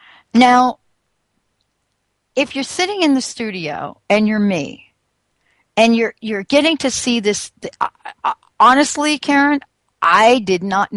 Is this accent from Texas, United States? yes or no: no; Missouri, United States; I'm like, what's that state where you're from? I'm from Missouri.